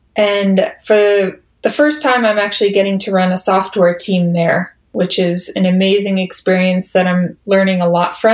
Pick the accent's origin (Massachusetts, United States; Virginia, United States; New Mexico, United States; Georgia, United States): Massachusetts, United States; Boston; now in Indianapolis, United States; So I grew up in Boston, and I spent most of my life there. I moved here several years ago.